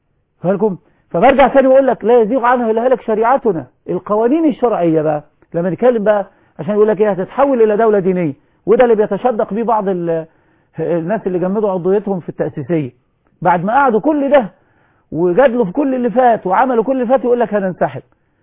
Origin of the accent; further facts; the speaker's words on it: Egypt; كازونات دي السائح اللي بيجي اللي بيخش كازونات عندنا في مصر اولا عرب وجايين مخصوص للفعل ده